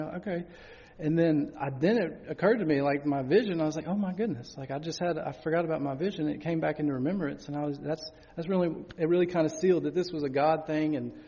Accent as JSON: {"language": "English", "town": "Nashville", "region": "Tennessee", "country": "United States", "said": "I was from Nashville. I was living in Nashville."}